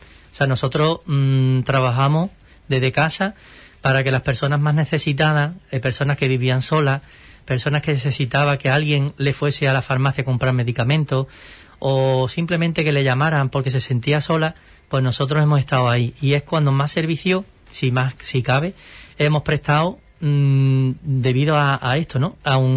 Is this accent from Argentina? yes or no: no; Rociana del Condado, Andalusia, Spain; principalmente porque soy de Rociana del Condado